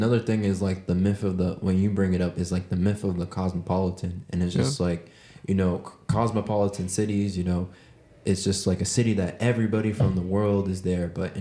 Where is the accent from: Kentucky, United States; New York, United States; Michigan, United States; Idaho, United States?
New York, United States; Bronx; I'm a kid from Bronx.